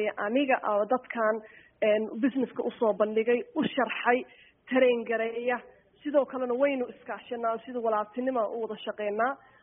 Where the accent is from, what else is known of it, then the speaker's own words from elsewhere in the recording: Canada; Aniga waddankan Canada aan joogo aan ku barbaaray 25 sano baad degnaa.